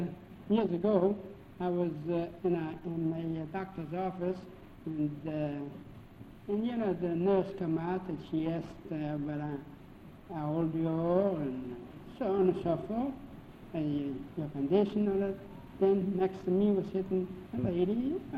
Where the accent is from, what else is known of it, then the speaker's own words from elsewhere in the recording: Russia; now in Pittsburgh, United States; I came from Russia.